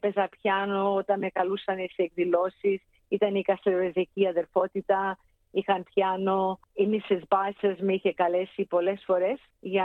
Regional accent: Greece; είμαι πολύ περήφανη που είμαι Ελληνίδα

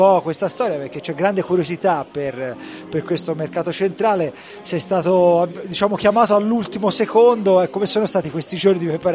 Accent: Tuscany, Italy; No, sono toscano

